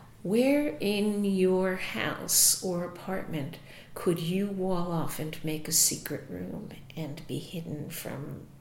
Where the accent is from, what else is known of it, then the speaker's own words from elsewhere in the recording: Long Island, New York, United States; I grew up on Long Island, and my grandparents, both sets, lived in Brooklyn at the time.